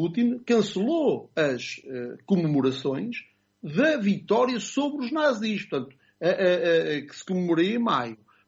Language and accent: Portuguese; Portugal; Eu envergonho-me, enquanto português